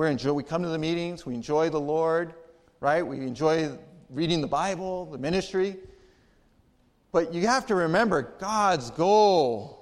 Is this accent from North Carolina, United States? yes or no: no; Arizona, United States; I know a lot about cactus because I grew up in Arizona.